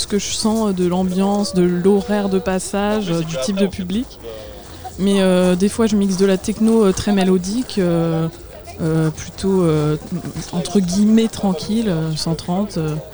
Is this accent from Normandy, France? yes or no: yes; Caen, Normandy, France; born there; je suis née à Caen, au CHU de Caen.